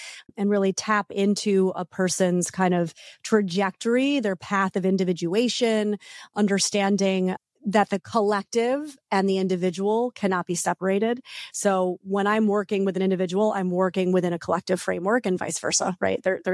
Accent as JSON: {"language": "English", "region": "New York", "country": "United States", "moved": "as an adult", "lives_now": "California, United States", "said": "I mean, I'm originally East Coast. I'm a New Yorker. I actually left New York to move to California to go to the school"}